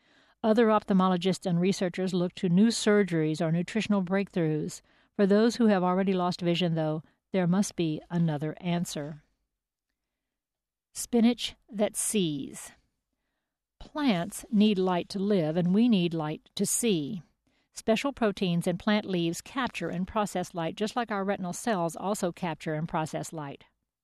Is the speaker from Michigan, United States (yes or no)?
yes; Detroit, Michigan, United States; happens in my hometown of Detroit.